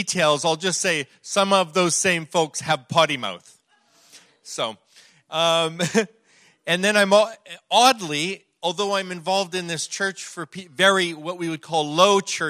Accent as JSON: {"language": "English", "country": "Canada", "lives_now": "near Vancouver, Canada", "said": "I'm here from Canada. If I sound like I'm from Minnesota, it's just like 12 miles north of there. Now I live out near Vancouver, BC, but I live 2 miles from the Washington state border."}